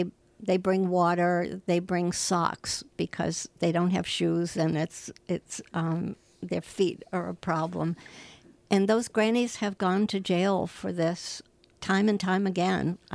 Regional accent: Massachusetts, United States; I grew up in Massachusetts, and in Massachusetts, you couldn't buy contraception unless you were married.

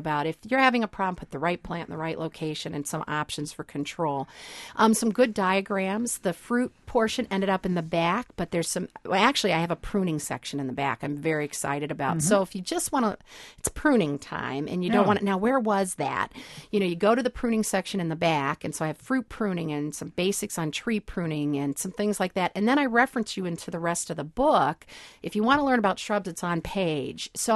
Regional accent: Ohio, United States; I'm from Ohio originally

